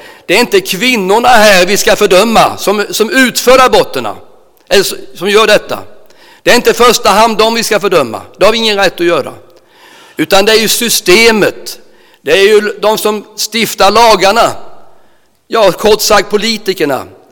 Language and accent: Swedish; Nässjö, Jönköping County, Sweden; I början på 70-talet, kanske fram till 75-76, när jag bodde hemma i Nässjö